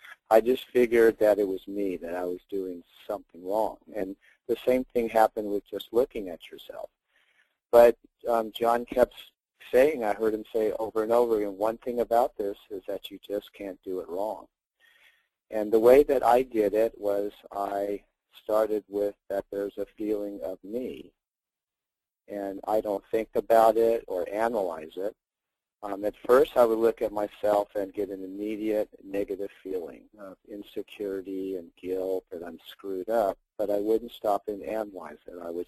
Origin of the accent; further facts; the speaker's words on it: California, United States; I'm 54 years old, and I'm from the San Francisco Bay Area.